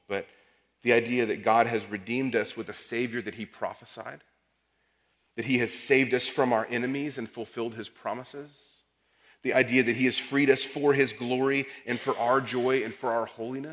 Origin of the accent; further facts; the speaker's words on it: Texas, United States; I'm from Texas. That's where I immediately go.